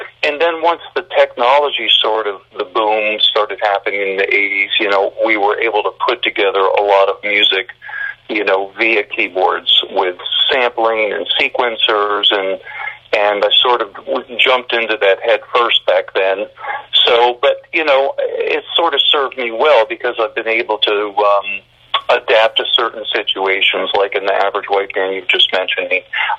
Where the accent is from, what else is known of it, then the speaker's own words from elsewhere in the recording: Norwalk, Connecticut, United States; I lived outside the state briefly, but almost probably 95% of my life I've been in Connecticut. I'm from Norwalk originally, and now I'm in New Haven County.